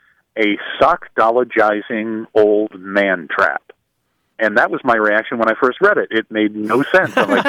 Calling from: Jensen Beach, Florida, United States; I'm calling from Jensen Beach, Florida.

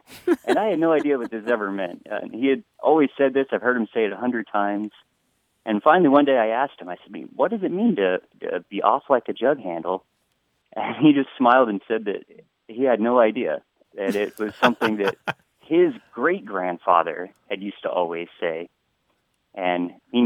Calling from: Honolulu, Hawaii, United States; I'm calling from Honolulu, Hawaii.

